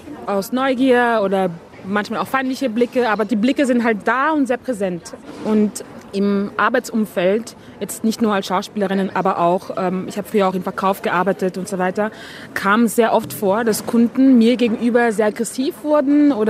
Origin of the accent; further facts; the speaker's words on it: Austria; Ich bin in Österreich geboren, in Österreich aufgewachsen. Ich sehe mich selbst als Österreicherin.